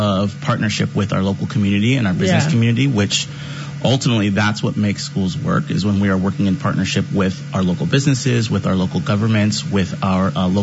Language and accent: English; San Bruno, California, United States; also born or lived in South San Francisco; But when I was growing up in San Bruno and South City, definitely working class community, and my parents worked multiple jobs.